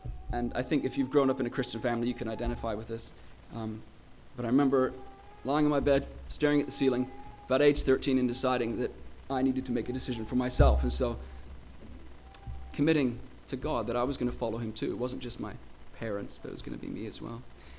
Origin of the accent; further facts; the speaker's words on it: Morocco; but one thing that really stood out to me growing up in Morocco